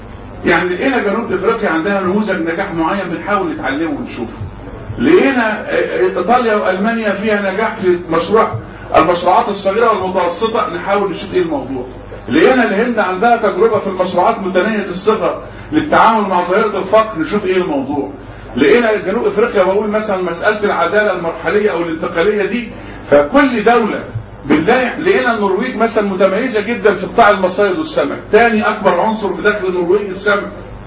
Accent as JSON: {"language": "Arabic", "country": "Egypt", "said": "احنا بالنسبة لنا كمصريين"}